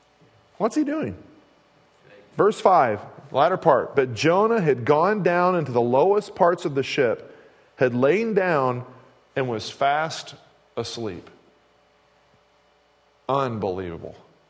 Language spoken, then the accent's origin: English; Kansas City, Missouri, United States; I grew up in Kansas City, Missouri, you know, Kansas.